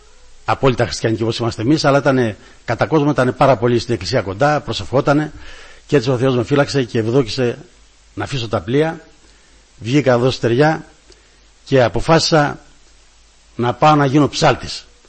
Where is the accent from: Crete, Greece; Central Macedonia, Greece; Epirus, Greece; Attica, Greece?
Crete, Greece; να σας πω και το όνομά μου. … είμαι από την Κρήτη καταγωγή μου.